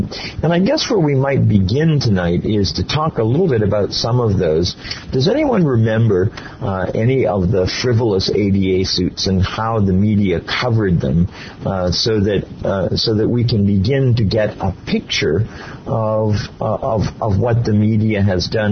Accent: Miami, Florida, United States; from Miami, Florida

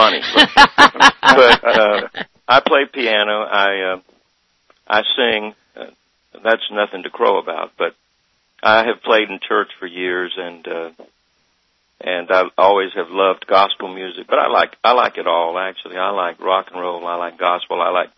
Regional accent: Thomasville, Georgia, United States; I was born and reared in Thomasville, Georgia, South Georgia

